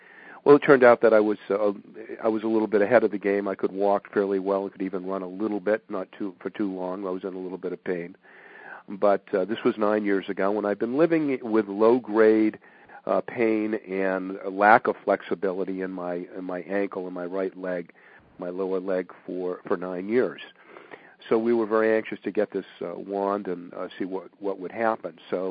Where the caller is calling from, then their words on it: Massachusetts, United States; We're from calling from Massachusetts